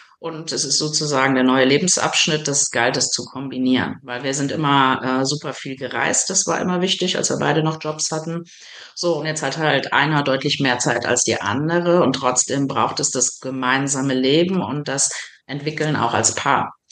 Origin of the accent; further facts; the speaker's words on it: North Rhine-Westphalia, Germany; born there; moved away as an adult; ursprünglich komme ich aus der Nähe von Düsseldorf, da bin ich geboren und habe mich dann aber mit 21 Jahren aufgemacht, immer dahin zu gehen, wo es den Job gab, auf den ich Lust hatte.